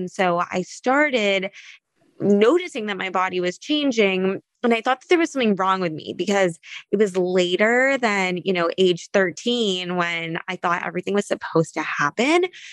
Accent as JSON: {"language": "English", "region": "California", "country": "United States", "lives_now": "New York City, United States", "said": "I live in New York City. I actually just moved here and I'm from California. So first winter is about to go down, pretty nervous."}